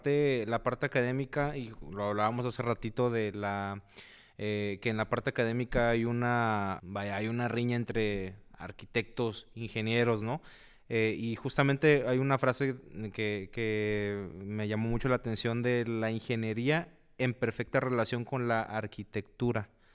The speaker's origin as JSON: {"language": "Spanish", "region": "Tabasco", "country": "Mexico", "tie": "born or raised there", "said": "yo igual soy foráneo, yo vengo del estado de Tabasco. Allá pasé, digamos, en promedio, digo, he vivido en muchos estados del país porque mi papá es militar"}